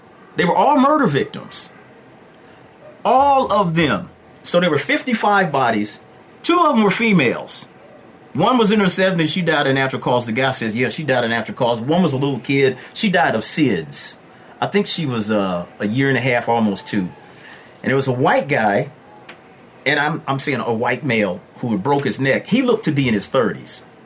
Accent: Detroit, Michigan, United States; I'm from Detroit. There ain't no white people shooting black folks up there.

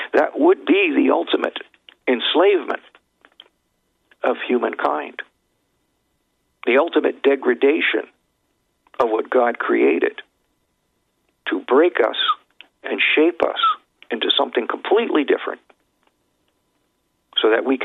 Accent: Canada; from Canada.

